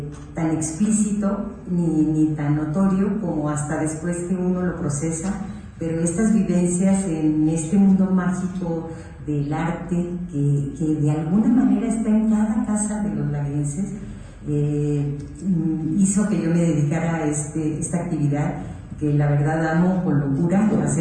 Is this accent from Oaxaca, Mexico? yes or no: no; Lagos de Moreno, Jalisco, Mexico; soy de Lagos de Moreno, y yo siempre he dicho que no sería quien soy si no hubiera pasado esta niñez aquí, si no tuviera mis raíces aquí